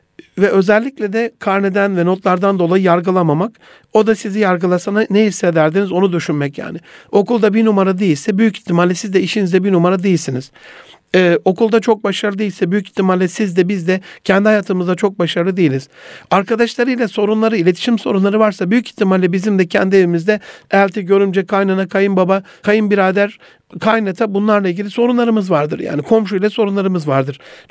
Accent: Kilis Province, Turkey; also born or lived in Gaziantep; Ya işte Antepliyiz biz, Kilisliyiz

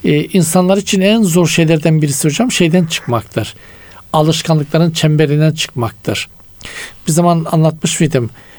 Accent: Black Sea Region, Turkey; Şimdi bizim Karadeniz'de büyükler küçüklerle muhatap olmaz.

